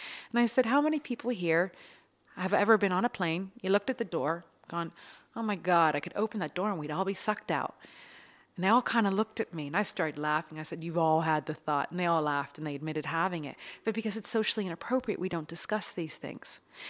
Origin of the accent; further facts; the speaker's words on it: United States; Like me, I'm American. It's a part of me, but it doesn't define who I am.